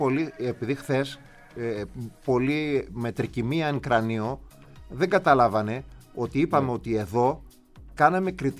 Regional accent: Greece; Απλά επειδή είμαστε Έλληνες και όλοι θέλουμε να βγει δικό μας παιδί και τέτοια.

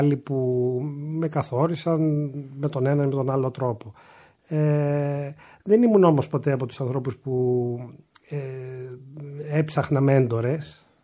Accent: Thessaloniki, Central Macedonia, Greece; εγώ είμαι Θεσσαλονικιός και έτσι κι αλλιώς μεγάλος, είμαι γέννημα Θρέμα και με έναν τρόπο έχω καθοριστεί πολύ από την πόλη αυτή

